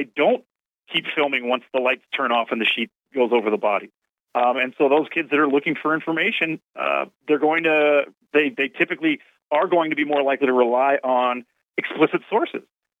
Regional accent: Pennsylvania, United States; I grew up in Pennsylvania, and we had for sex education, sort of people.

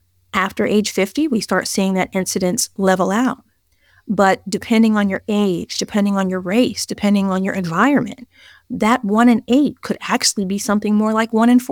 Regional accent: Maryland, United States; I was born at Holy Cross Hospital a million years ago. I grew up in Montgomery County, born and bred Maryland girl.

